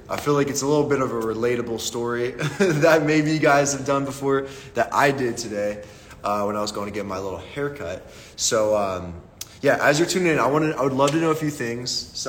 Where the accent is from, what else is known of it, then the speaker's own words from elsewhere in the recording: Pittsburgh, Pennsylvania, United States; If you don't know who I am, I am from Pittsburgh.